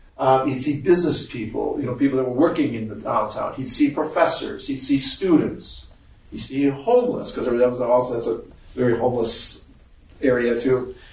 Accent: Wisconsin, United States; If you remember, I'm from Wisconsin.

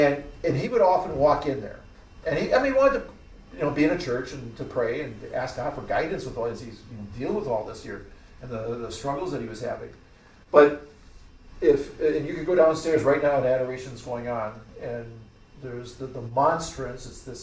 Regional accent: Milwaukee, Wisconsin, United States; If you remember, I'm from Milwaukee.

